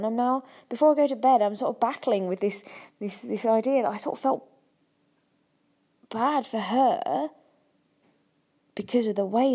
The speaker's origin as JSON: {"language": "English", "country": "United Kingdom", "said": "Am I prudish because I'm British?"}